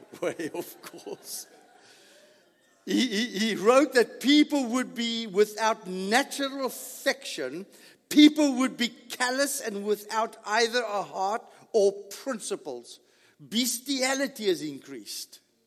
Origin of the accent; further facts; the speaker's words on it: United States; I'm an American.